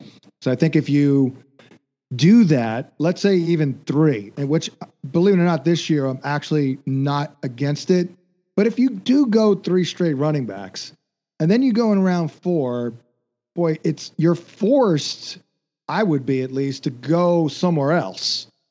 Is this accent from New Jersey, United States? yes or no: yes; New Jersey, United States; Flacco, by the way, lives in my hometown here in South Jersey.